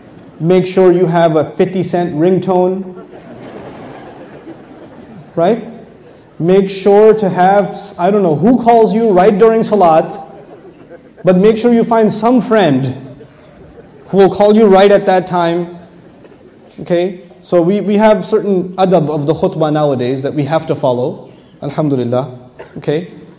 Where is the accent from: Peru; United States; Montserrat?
United States; Texas; I come from Texas, we have gun expos, right?